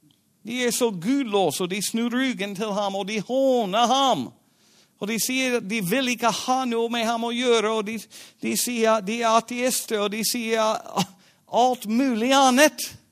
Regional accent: United States; Da jeg var hjemme i Amerika, og nå er det for 2 år siden

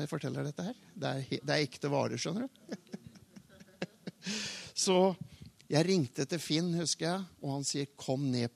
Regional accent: Porsgrunn, Telemark, Norway; vi har født og oppvokst i Porsgrunn, jeg på vestsiden og hun på østsiden. Hun var ureder og jeg var Porscher.

